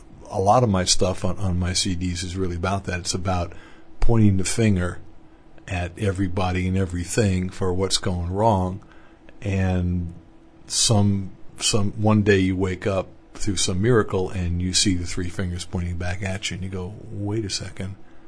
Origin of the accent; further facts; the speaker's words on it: Mahanoy City, Pennsylvania, United States; In my hometown, the Mahanoy City, Pennsylvania, we used to literally, and everybody did, used to leave our keys in the car, unlocked, parked on the street.